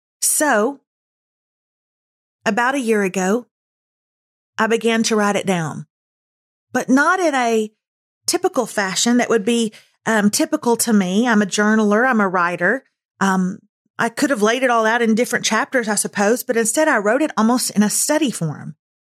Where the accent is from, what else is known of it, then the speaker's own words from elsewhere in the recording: the South, United States; We're from the South.